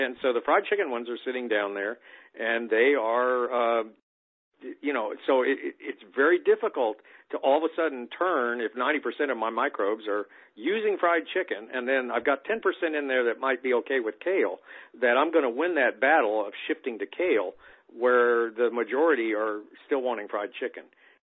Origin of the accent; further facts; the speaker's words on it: San Antonio, Texas, United States; So, for example, I grew up in Texas in the 50s in San Antonio and early 60s, let's say.